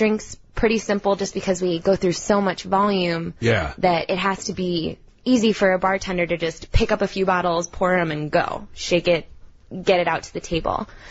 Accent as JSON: {"language": "English", "region": "Mexico City", "country": "Mexico", "said": "and I'm from Mexico City originally. So it's really fun to be able to play with the things from my culture."}